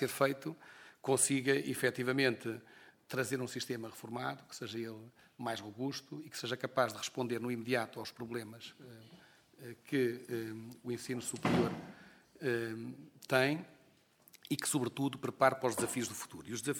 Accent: Viseu, Portugal; sou de Viseu

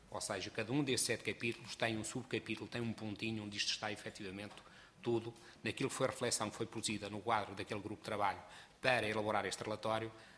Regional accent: Portugal; como português

